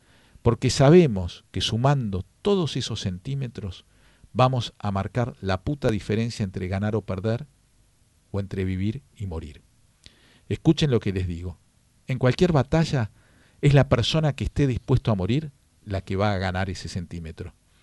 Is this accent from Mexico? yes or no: no; Argentina; veo un poco lo que somos los argentinos y cómo estamos.